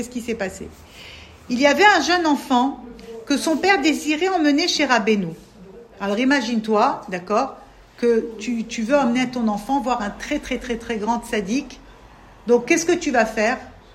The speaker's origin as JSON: {"language": "French", "country": "France", "said": "moi, je viens de France, je parle en hébreu, d'accord, mais je n'ai pas les finesses"}